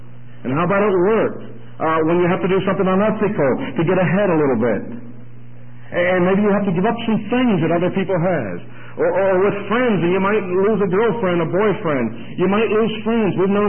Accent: Rochester, New York, United States

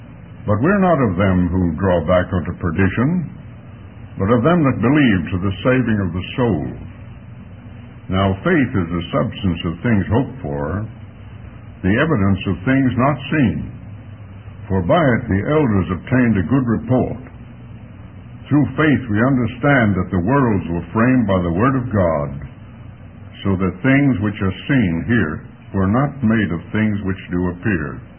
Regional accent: Jersey City, New Jersey, United States; born there; Happened to have been born in the same city that I was born in, Jersey City, New Jersey.

